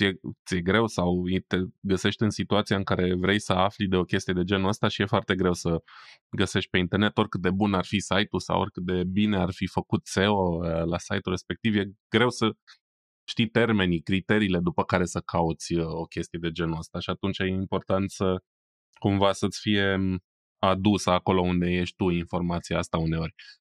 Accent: Romania; born there; noi ăștia adulții care ne-am născut în România

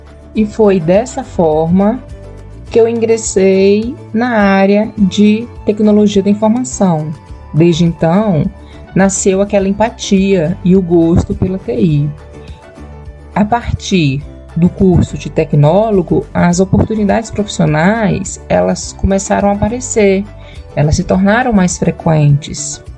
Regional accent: Brasília, Federal District, Brazil; Então, eu nasci em Brasília. Eu tenho 41 anos

